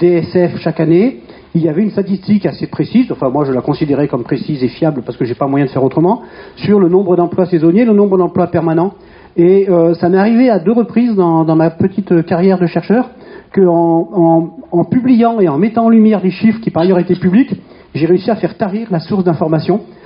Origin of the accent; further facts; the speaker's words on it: Auvergne-Rhône-Alpes, France; tous savoyards dans la salle, on va dire on est les plus mal placé